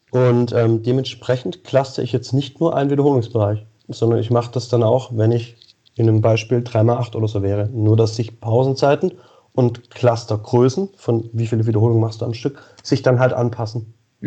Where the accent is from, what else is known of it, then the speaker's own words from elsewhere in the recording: Xanten, North Rhine-Westphalia, Germany; Xanten, Nordrhein-Westfalen, Niederrhein.